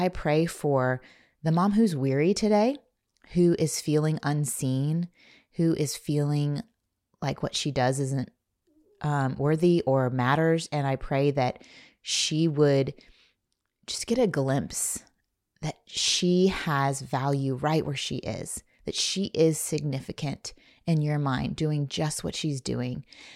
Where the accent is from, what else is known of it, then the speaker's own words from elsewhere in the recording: Indiana, United States; I grew up in Indiana. We just didn't learn these things.